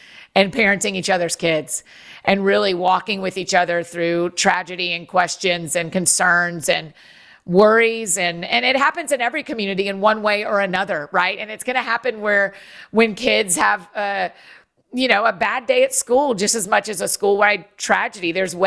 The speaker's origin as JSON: {"language": "English", "town": "Nashville", "region": "Tennessee", "country": "United States", "said": "Well, I'll tell you, I'm from Nashville, and I've lived in Nashville for 15 years."}